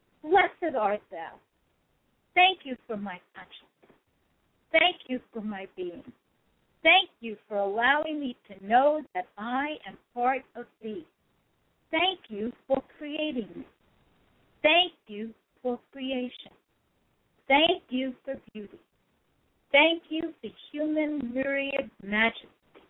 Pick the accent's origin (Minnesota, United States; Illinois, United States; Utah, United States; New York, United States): New York, United States; New York City; now in Florida, United States; Remember, I'm from New York. Now I live in Florida. However, I am from New York. So all of these were written while I was living in New York. And when I say New York, I mean the city, New York, Manhattan, New York.